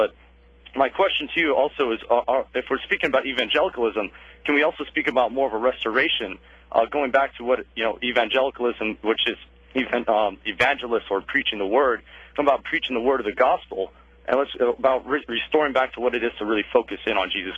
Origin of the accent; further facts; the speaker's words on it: Santa Barbara, California, United States; Yeah. Oh, yeah, well, so I grew up in Santa Barbara.